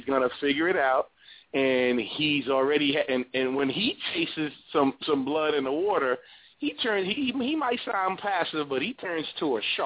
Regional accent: New York City, New York, United States; I don't have time to play because I'm a New Yorker, so I move fast.

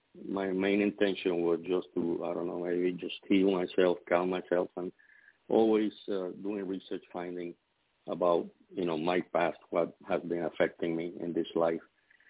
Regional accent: Puerto Rico; I'm from Puerto Rico.

